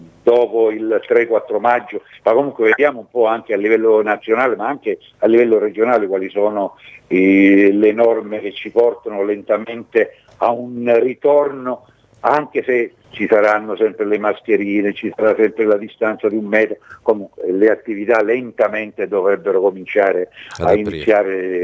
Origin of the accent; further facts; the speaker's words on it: Sicily, Italy; mi vergogno ancora di più da siciliano, da meridionale. Noi nel meridione abbiamo portato la ricchezza al nord